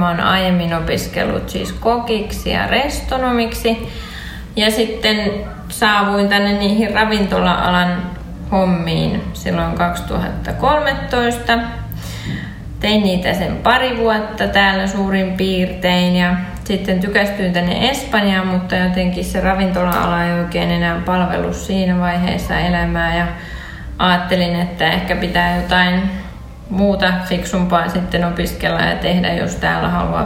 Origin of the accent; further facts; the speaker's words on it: Ylöjärvi, Pirkanmaa, Finland; moved away as an adult; also born or lived in Savonlinna / Lahti; now in Fuengirola, Spain; asustellut Tampereella ja Turussa ja Ahvenanmaalla ja Savonlinnassa ja Lahdessa. Että aika paljon on tullut kyllä kierrettyä, mutta sieltä Ylöjärveltä olen niin kuin kotoisin.